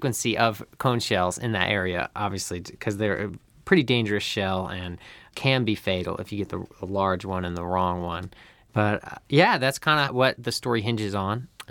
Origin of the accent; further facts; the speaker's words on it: Cleveland, Ohio, United States; I grew up in Cleveland, so all that was just so different for me.